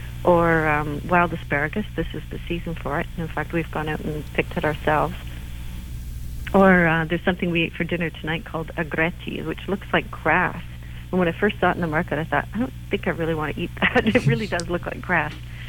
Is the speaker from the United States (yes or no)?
no; Canada; I'm from Canada, but when I go to Toronto and I go into a supermarket